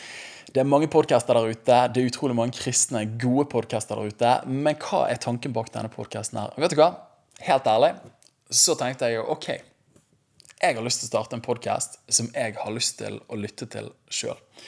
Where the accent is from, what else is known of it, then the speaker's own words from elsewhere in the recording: Bergen, Vestland, Norway; Vi, både meg og min kone, er oppvokst i Åsene, bydel utenfor Bergen. Vi er skikkelig bergensere, men vi er ekstra glad i Åsene bydel, og vi synes det et veldig fint sted.